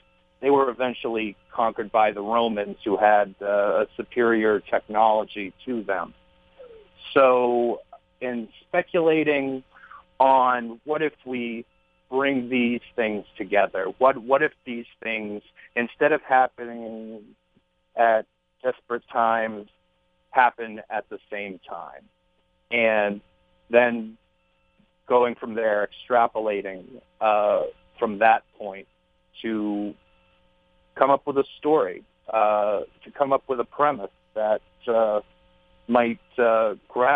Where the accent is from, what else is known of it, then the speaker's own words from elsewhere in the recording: Maine, United States; So I grew up in Maine and started writing from an early age. I attended Emerson College in Boston, and after that, I traveled in Europe and in the United States. I find myself back here in Maine